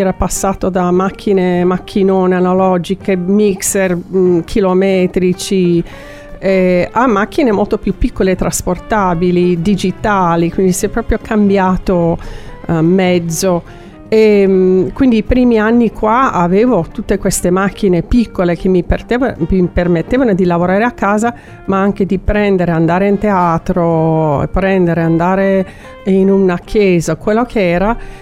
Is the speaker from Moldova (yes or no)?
no; Seattle, Washington, United States; Italian is a second language; moved away as an adult; also born or lived in New York; now in Italy; Allora, io sono statunitense, sono della zona di Seattle, però sono venuta via piuttosto giovane, 19 anni, sono stata 8 anni a New York